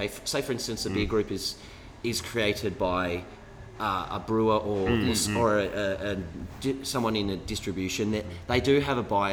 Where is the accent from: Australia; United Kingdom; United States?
Australia; Melbourne, Victoria; also born or lived in Brisbane; I'm originally from Melbourne.